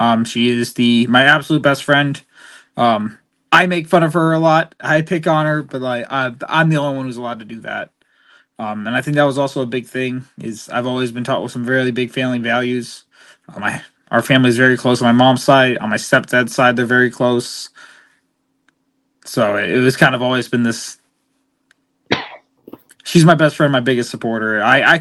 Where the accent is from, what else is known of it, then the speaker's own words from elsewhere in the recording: Grand Island, New York, United States; also born or lived in Buffalo; I was born in South Buffalo. We lived there for a few months of my life before we eventually moved into a small little suburb called Grand Island.